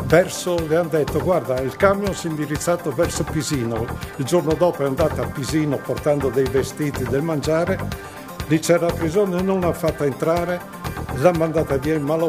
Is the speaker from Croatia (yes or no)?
yes; Vodnjan, Istria County, Croatia; born there; io sono un sangue misto, istriano e friulano. Sono nato in Istria, a Dignano d'Istria, un paesino splendido